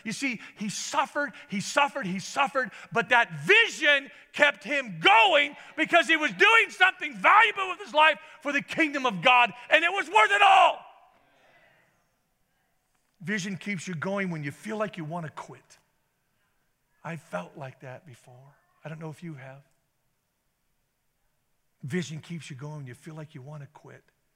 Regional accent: Idaho, United States; I'm from Idaho, football player.

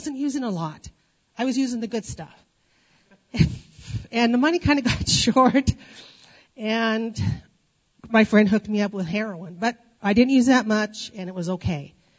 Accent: Palouse, United States; moved away; I was born and raised right here in the Palouse.

